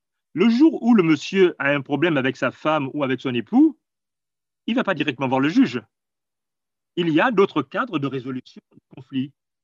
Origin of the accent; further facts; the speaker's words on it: Gabon; Je viens du Gabon, un pays où 80% de la population vit en ville.